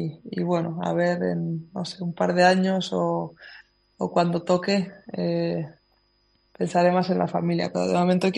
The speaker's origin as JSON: {"language": "Spanish", "region": "Navarre", "country": "Spain", "said": "yo como buena navarra, encantada"}